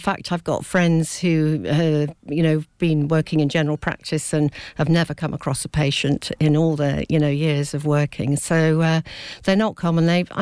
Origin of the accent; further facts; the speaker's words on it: Cambridge, East of England, United Kingdom; we're all from Cambridge, and a total mixture.